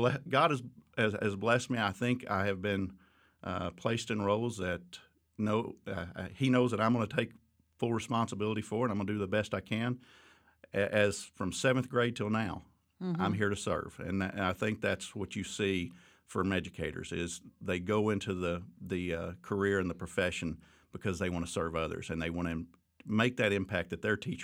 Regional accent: Bonham, Texas, United States; I'm from Bonham, Texas, Northeast Texas, and came to Baylor

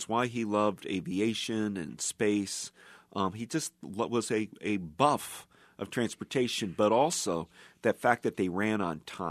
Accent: Ohio, United States; Well, I grew up in Ohio, and we watched the Cronkite broadcast every night

